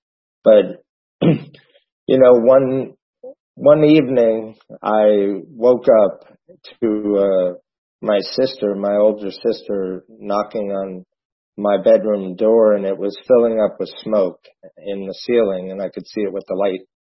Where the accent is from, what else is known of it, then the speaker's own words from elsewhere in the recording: New Jersey, United States; I grew up in New Jersey. Don't hold that against me. But I grew up there, and I grew up with 2 alcoholics.